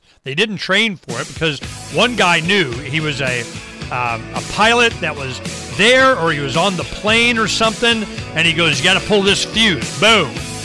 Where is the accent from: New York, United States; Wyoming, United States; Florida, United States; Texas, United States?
Florida, United States; now in Arizona, United States; Now, even Florida. I'm from Florida. And I tell you, there are more boats here in Arizona because it's hot.